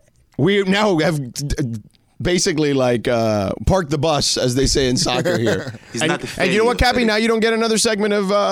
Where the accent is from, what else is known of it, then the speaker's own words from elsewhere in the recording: New York, United States; born there; I know, me too. I was born in New York. I don't claim New York.